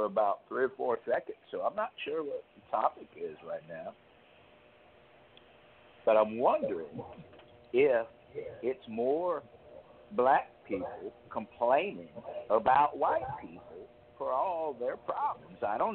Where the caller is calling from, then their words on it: Mississippi, United States; I'm calling from Mississippi.